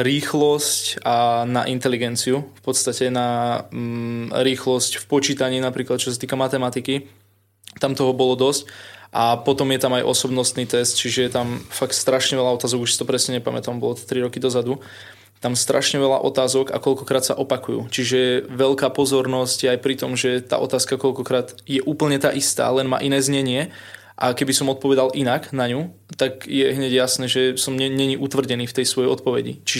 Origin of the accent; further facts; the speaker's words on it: Prievidza, Trenčín Region, Slovakia; Pochádzam z Prievidze